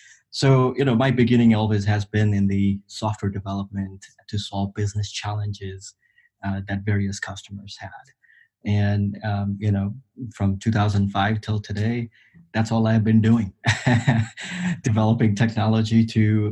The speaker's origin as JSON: {"language": "English", "country": "Nepal", "moved": "as an adult", "lives_now": "United States", "said": "So, you know, my beginning, I'm from Nepal. I came here in US back in 2003 to go to school."}